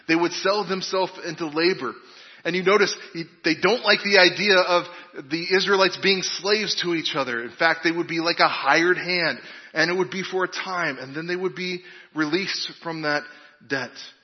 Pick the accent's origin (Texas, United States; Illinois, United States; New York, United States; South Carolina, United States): Illinois, United States; I grew up in Illinois. We had to study Abraham Lincoln.